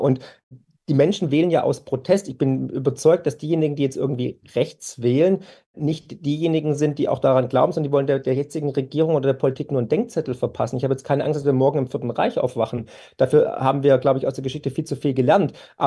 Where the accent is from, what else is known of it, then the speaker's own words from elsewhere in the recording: Waiblingen, Baden-Württemberg, Germany; Stihl kommt aus meiner Heimat, hier aus Waiblingen